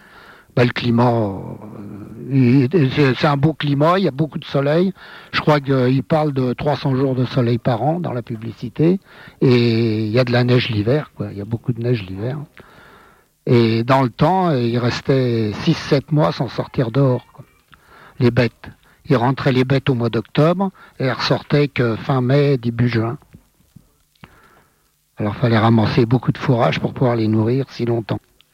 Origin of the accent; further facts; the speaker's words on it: Montrouge, Île-de-France, France; born there; moi, je suis né à Montrouge en 1927.